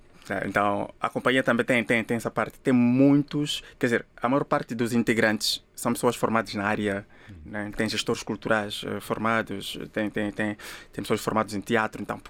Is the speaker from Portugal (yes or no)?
no; Mozambique; now in Macau; saímos de Moçambique. Com a intuição de que realmente queremos representar Moçambique e mostrar as maravilhas que Moçambique tem em termos de artes e cultura.